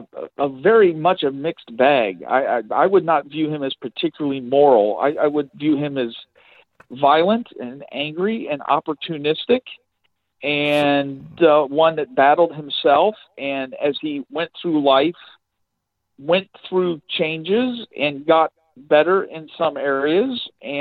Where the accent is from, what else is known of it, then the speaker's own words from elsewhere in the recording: Midwest, United States; I was raised in the Midwest, kind of a steel industrial town. And, you know, it was a kind of a working class neighborhood.